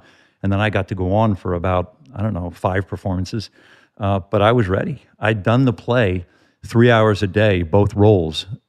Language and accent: English; Ireland; I'm the Irish jackass in the corner who was bitter about everything.